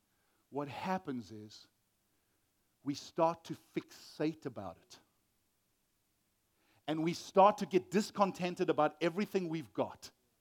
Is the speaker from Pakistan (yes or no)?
no; South Africa; Let me just say, as a South African, growing up in Southern Africa